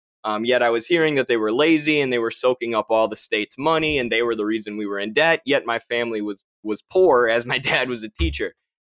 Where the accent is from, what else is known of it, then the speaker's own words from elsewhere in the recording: Wisconsin, United States; growing up in Wisconsin, and my dad was a teacher.